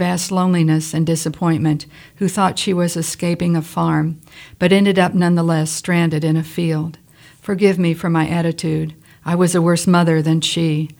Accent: Kansas City, Missouri, United States; born there; I was born in Kansas City, and we would make trips down to my mother's parents. It was farm.

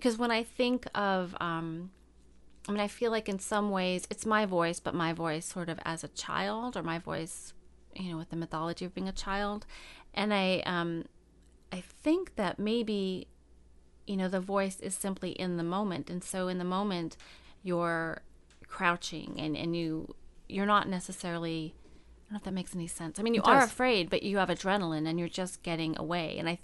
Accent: California, United States; I grew up in California where there were these sort of tall catweed kind of fields.

